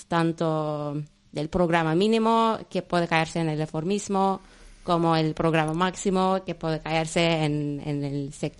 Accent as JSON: {"language": "Spanish", "country": "Turkey", "second_language": "Spanish", "lives_now": "Spain", "said": "soy de Turquía y estoy aquí por un año para hacer un estudio."}